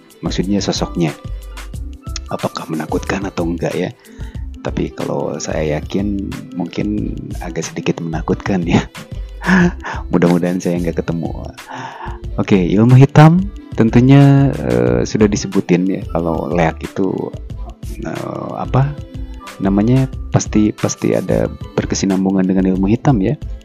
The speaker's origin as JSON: {"language": "Indonesian", "town": "Bandung", "region": "West Java", "country": "Indonesia", "said": "Tapi kalau buat orang yang di luar Bali, kayak saya nih, saya dari Bandung"}